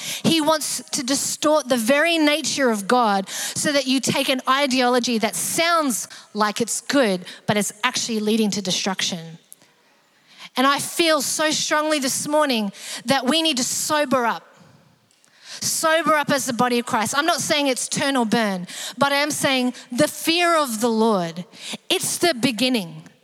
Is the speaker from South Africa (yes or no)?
no; Australia; I grew up Australian. I know the Australian colloquialisms